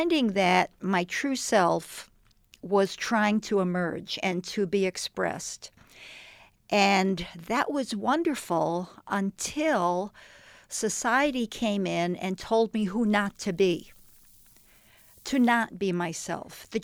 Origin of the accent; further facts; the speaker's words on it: Huntington, New York, United States; I grew up on Long Island, mm-hmm. Huntington, Long Island.